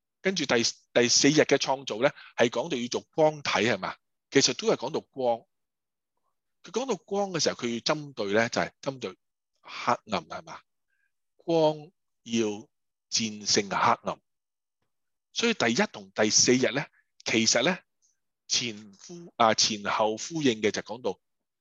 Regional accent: China; 我们中国人诗歌呢就看押韵的嘛

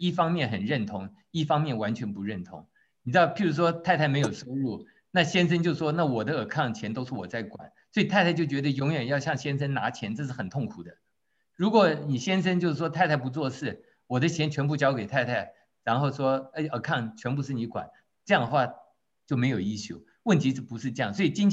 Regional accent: Taiwan; 我是台湾来的

